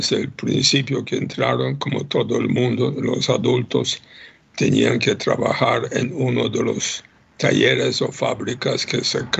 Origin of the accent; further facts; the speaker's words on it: Łódź, Łódź Voivodeship, Poland; llegan a Lodz, mi ciudad natal